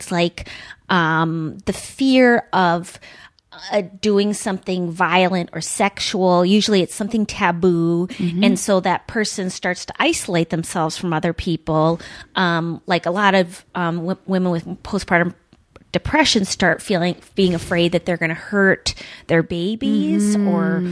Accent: Duluth, Minnesota, United States; And but I grew up in Duluth.

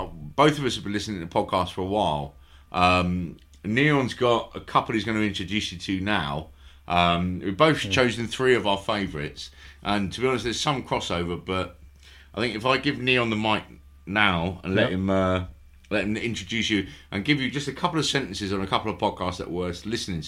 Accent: London, United Kingdom; just because I'm from London, I'm not an actual Raji.

